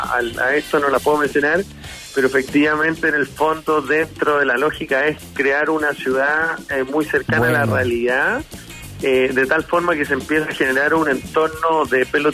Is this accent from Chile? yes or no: yes; Chile; eso en el fondo lo hace no enorgullece en el fondo como chileno, considerando que es un personaje nacido acá.